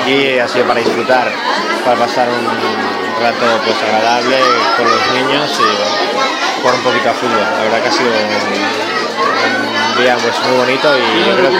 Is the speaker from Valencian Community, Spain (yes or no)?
no; Barcelona, Catalonia, Spain; Yo soy de Barcelona